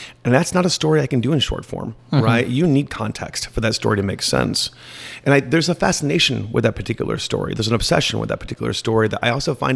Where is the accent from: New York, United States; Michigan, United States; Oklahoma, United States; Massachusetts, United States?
Michigan, United States; So I grew up in the Northwoods of Michigan with literally 4 feet of snow